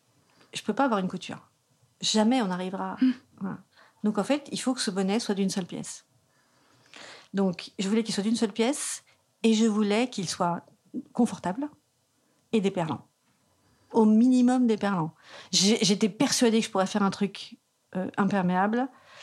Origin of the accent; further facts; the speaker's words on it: Corsica, France; Moi, je suis française, je suis franco-corse.